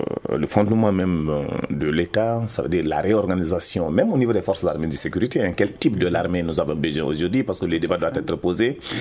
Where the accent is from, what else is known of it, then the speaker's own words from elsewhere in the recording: Mali; Précisément chez nous au Mali aujourd'hui